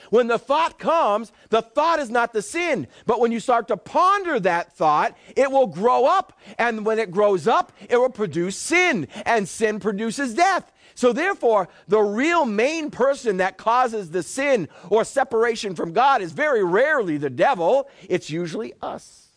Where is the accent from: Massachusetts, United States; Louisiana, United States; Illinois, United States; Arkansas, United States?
Massachusetts, United States; I'm not from here. I'm from New England, up near Boston.